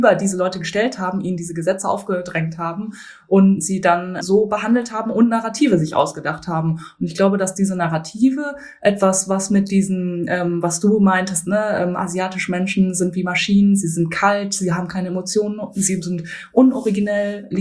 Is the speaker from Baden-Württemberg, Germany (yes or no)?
no; Bielefeld, North Rhine-Westphalia, Germany; Ich bin in Bielefeld aufgewachsen und habe 4 Geschwister. Meine Mutter stammt aus Japan, mein Vater stammt aus Taiwan.